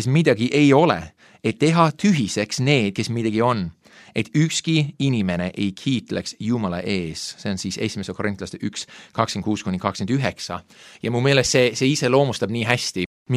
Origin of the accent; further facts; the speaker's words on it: Winnipeg, Manitoba, Canada; also born or lived in Toronto; ma sündisin Kanadas, Toronto linnas, kasvasin üles Winnipegi linnas, mis on umbes Kanada keskel